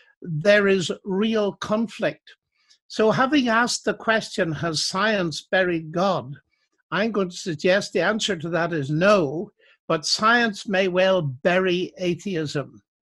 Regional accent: Ireland; And you'll forgive me as an Irishman, quoting our only Irish Nobel Prize winner for physics, E.T.S. Walton

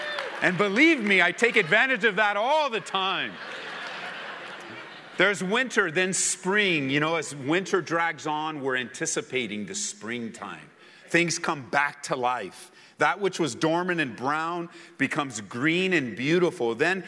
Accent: California, United States; one of the things that I learned growing up in Southern California is that there were only two seasons, not four, but two.

